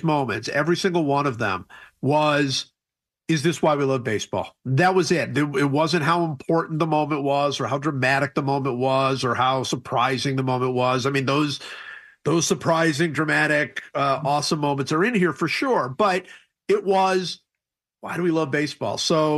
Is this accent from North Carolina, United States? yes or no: no; Cleveland, Ohio, United States; For me, that was growing up in Cleveland. It was playing catch with my dad.